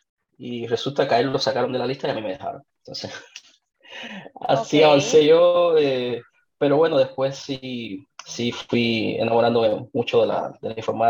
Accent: Cuba; now in Santiago, Chile; bueno, yo soy de Cuba y cubanos hay por todo el mundo

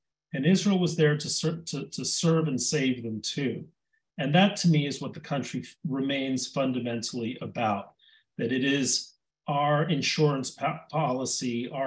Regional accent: Mexico; I grew up in Mexico, and this was much poorer than the worst poverty I'd ever seen in Mexico.

